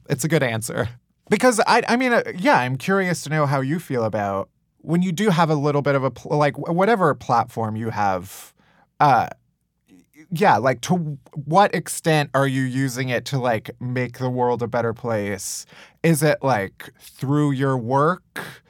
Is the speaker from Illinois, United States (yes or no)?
yes; Chicago, Illinois, United States; Where I'm from Chicago also, was raised Catholic.